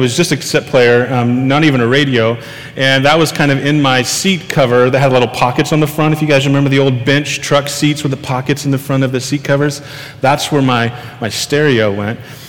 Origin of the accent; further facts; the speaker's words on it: Groveport, Ohio, United States; I'm from Groveport. So this was normal driving things for me.